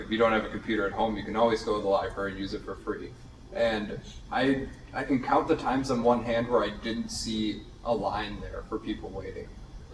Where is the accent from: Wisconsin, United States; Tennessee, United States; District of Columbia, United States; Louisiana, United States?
Wisconsin, United States; Janesville; I grew up in Janesville, which is a small town. Think of like Toledo, now think of just a little bit smaller auto town. That's pretty much what Janesville is.